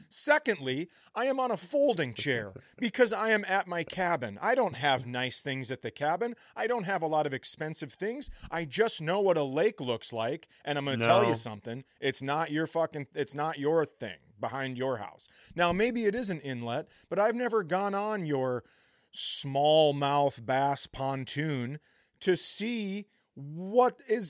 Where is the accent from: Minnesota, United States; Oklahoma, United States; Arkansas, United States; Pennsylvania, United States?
Minnesota, United States; This is growing up in Minnesota.